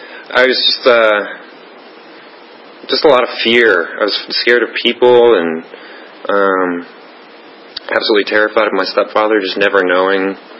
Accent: Smithfield, Virginia, United States; I grew up in Smithfield, Virginia. It's a tiny little town, ham capital. Down in Hampton Roads.

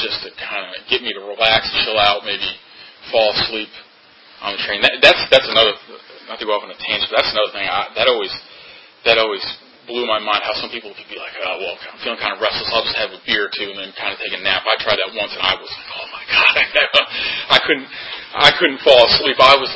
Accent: Connecticut, United States; also born or lived in Boston / Germany; But I'm originally from Connecticut. That's where I grew up and went to high school and went to college in Boston. I had the year in Germany. So after the year in Germany, I came back to Boston to finish up my senior year.

